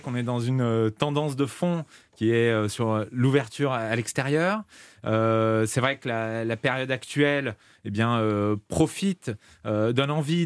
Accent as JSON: {"language": "French", "town": "Lyon", "region": "Auvergne-Rhône-Alpes", "country": "France", "said": "Alors, moi, à l'origine, je suis lyonnais."}